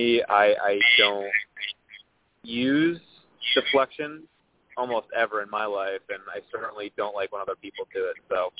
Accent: Connecticut, United States; You know, I'm from the Connecticut area, which is, you know, right in the New York City area. We're very blunt. We're very straightforward.

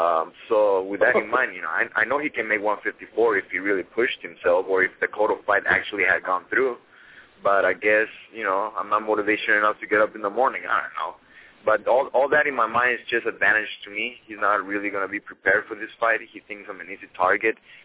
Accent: Guadalajara, Jalisco, Mexico; Los Angeles to me is like Guadalajara too. So I'm from Guadalajara

